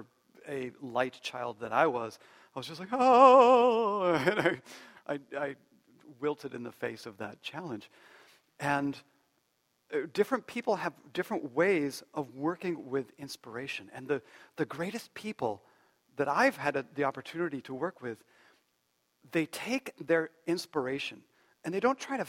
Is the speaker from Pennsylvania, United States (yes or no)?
yes; Bethel Park, Pennsylvania, United States; I had one of those coaches growing up in Bethel Park, which Shanti and I both have this connection with Bethel Park, Pennsylvania